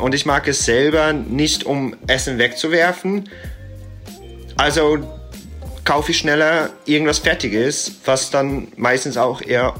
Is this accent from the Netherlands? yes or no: yes; Netherlands; Holland, weil es halt meine Heimat ist.